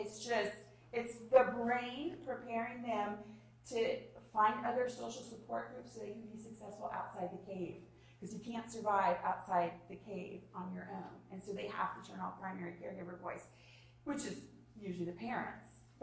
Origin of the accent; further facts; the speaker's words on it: Michigan, United States; I'm from Michigan. I'm like, oh my God, this sun for 3 days. This is awesome.